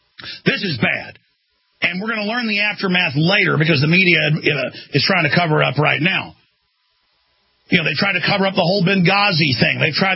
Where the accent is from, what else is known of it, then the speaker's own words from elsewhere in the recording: Dallas, Texas, United States; I am only 38 years old. I grew up in Dallas, Texas, so I have no guilt.